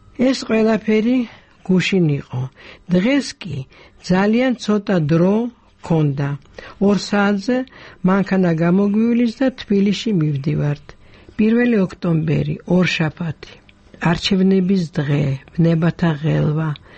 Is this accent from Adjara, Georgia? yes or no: yes; Batumi, Adjara, Georgia; მთელი ჩემი ბავშვობა ბათუმში გავატარე. ბათუმი და გაგრა ჩემი უსაყვარლესი ადგილები იყო ყოველთვის.